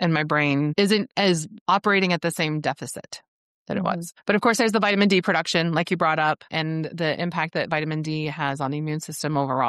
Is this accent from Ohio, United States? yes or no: yes; Columbus, Ohio, United States; also born or lived in Washington DC; I got depression in the winter because I grew up in Columbus, Ohio.